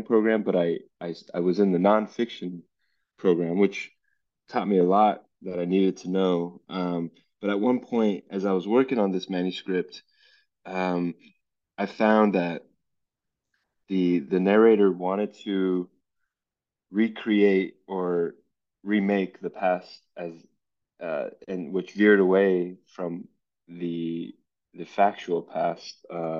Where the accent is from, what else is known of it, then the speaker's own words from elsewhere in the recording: Los Angeles, California, United States; At least that was my experience growing up in Los Angeles